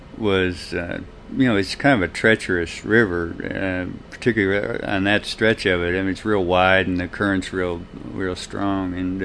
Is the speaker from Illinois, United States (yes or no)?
no; Hannibal, Missouri, United States; also born or lived in Owatonna, Minnesota; Well, I was born in Minnesota, in a town of Owatonna, that's just south of the Twin Cities. My dad worked for a publishing company, and he got transferred when I was real young, about 2 years old, to Hannibal, Missouri